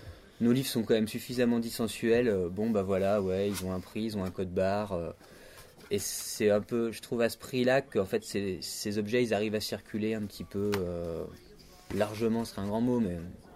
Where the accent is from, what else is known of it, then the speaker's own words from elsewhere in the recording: Grenoble, Auvergne-Rhône-Alpes, France; On est grenoblois, alors à Grenoble